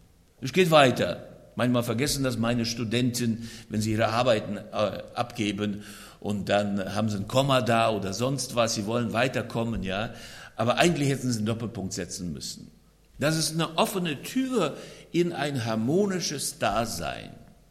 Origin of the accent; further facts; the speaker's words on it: Estonia; now in Germany; Ja, ich komme aus Estland, ich komme von der Ostsee, vielleicht fehlt mir die Ostsee.